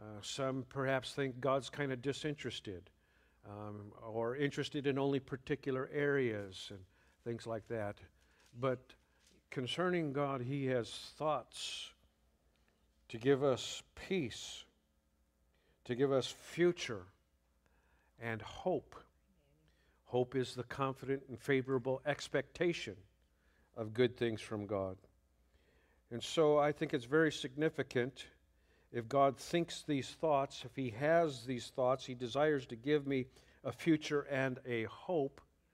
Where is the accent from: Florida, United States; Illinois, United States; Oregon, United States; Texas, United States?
Illinois, United States; I'm from the Chicago area, so to speak. That's how people think, you know, where are you from? Yeah. Well, hour south of Chicago